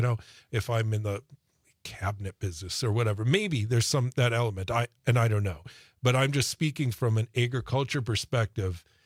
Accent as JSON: {"language": "English", "country": "United States", "said": "Yeah. And yeah, I mean, we're American citizens and we don't know what's happening right. from day to day, right?"}